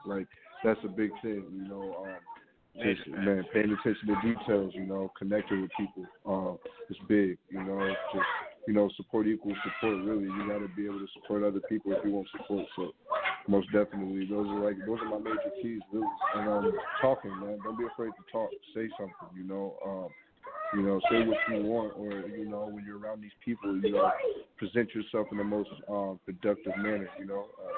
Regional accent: Rockford, Illinois, United States; and I'm from Rockford, of course. My bad. I'm from, you know

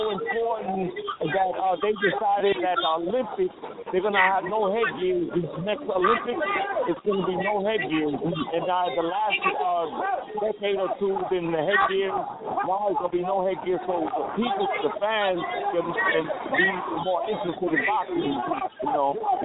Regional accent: Puerto Rico; I'm Puerto Rican. I'm from the West. I'm from the East Coast.

